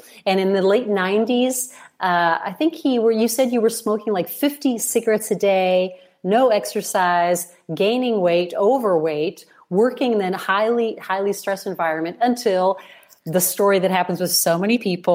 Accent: Chicago, Illinois, United States; born there; I was born in Chicago. And so, you know, we're immigrants

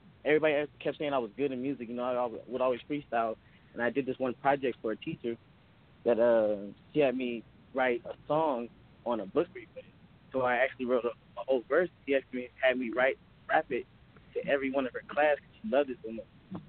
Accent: Las Vegas, Nevada, United States; I was born and raised in Vegas, you know, I've been doing music.

